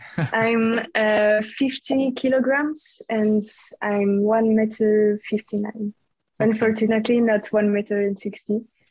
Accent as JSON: {"language": "English", "region": "Romandy", "country": "Switzerland", "second_language": "English", "said": "I'm from Switzerland, from the French part, and I'm 19 years old."}